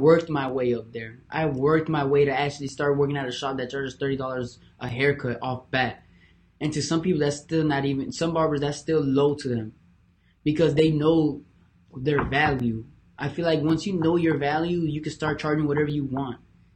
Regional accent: Miami, Florida, United States; also born or lived in Broward County; I grew up in Miami. I grew up in Broward as well. I grew up in both Miami and Broward.

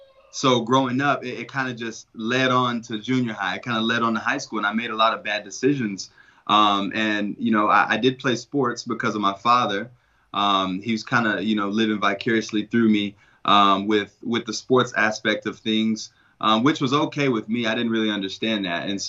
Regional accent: Dallas, Texas, United States; I'm from Dallas, Texas. And, you know, I was kind of raised in a disruptive household. So I was raised by my grandparents

